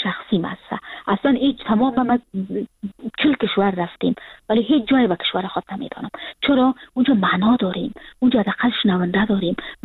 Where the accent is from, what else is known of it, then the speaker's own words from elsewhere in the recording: Afghanistan; now in Frankfurt, Germany; من سال 2020 که فرداش 2021 بود کابل ترک کردم و همون روز که سال نو تغییر میخورد من از ترکیه آمدم به فرانکفورت